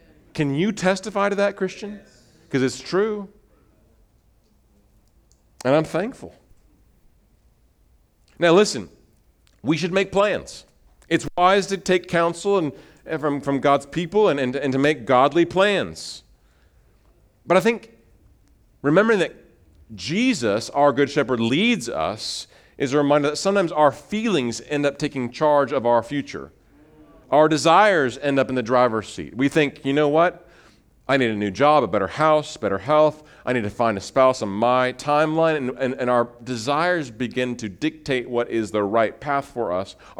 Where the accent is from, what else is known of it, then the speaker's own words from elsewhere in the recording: Milford, Nebraska, United States; I grew up in Nebraska, went to high school in Nebraska, moved from my hometown in Milford, 20 miles east, went to the University of Nebraska